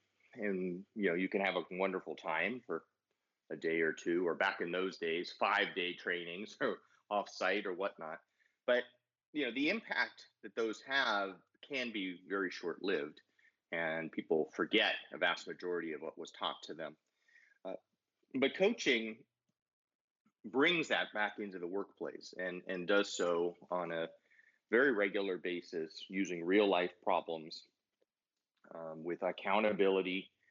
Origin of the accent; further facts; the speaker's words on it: San Diego, California, United States; So I grew up in San Diego, which I know is near you guys. I lived in Los Angeles a bunch of years in graduate school.